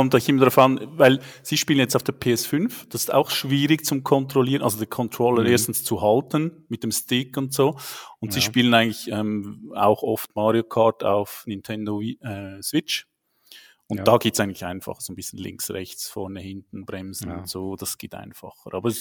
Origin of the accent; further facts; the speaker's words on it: Switzerland; accent: Swiss; Ich bin 43, bin verheiratet, habe zwei Kinder, wohne in der Schweiz, wie man unschwer meinem Akzent hört